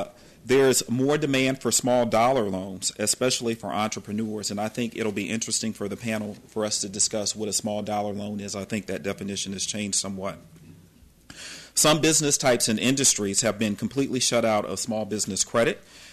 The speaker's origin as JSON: {"language": "English", "town": "Atlanta", "region": "Georgia", "country": "United States", "accent": "southern", "said": "from Atlanta, and we mind our manners. But it is my pleasure, and I guess you'll tell from my southern accent that I am really an Atlantan"}